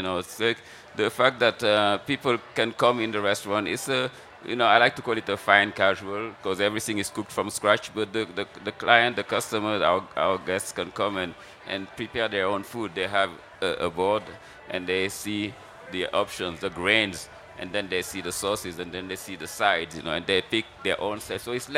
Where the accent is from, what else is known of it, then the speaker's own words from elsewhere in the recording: Senegal; the background growing up in Senegal, you are always exposed to great cooking and great food and fresh food